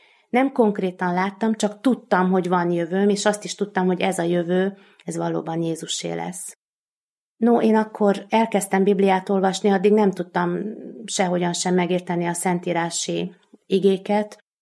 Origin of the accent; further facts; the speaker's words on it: Târgu Mureș, Mureș County, Romania; Marosvásárhelyen, Erdély szívében születtem. Nagyon nagy örömmel fogadott a családom, nagyon nagy szeretetben nőttem föl